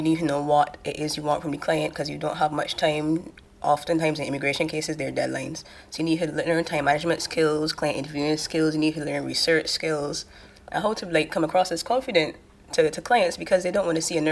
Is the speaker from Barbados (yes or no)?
yes; Barbados; Well, I'm actually from Barbados